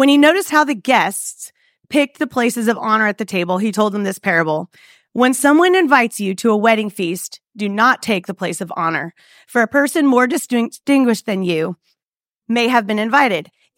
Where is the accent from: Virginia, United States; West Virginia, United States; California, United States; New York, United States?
California, United States; now in Nashville, United States; I'm from Southern California. My husband and I met in college, and he decided that it would be great to come to grad school here at Belmont University.